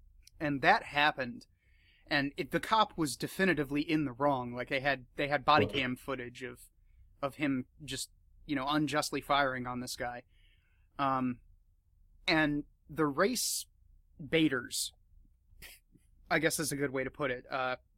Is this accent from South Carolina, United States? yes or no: yes; South Carolina, United States; after that shooting that went down in South Carolina, my home state, in Charleston